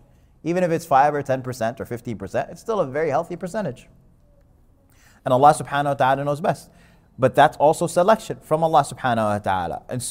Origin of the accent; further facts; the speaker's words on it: Lebanon; Is it just a flex? I'm from Lebanon.